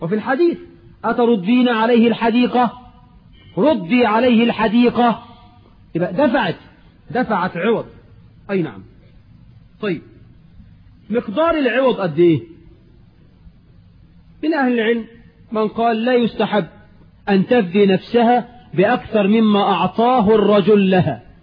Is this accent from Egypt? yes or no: yes; Egypt; احنا كمصريين